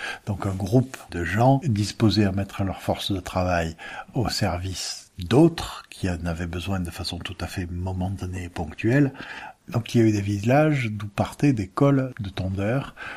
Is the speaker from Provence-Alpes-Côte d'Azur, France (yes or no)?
no; Occitanie, France; Chez nous, en Cévennes, c'était un peu ça aussi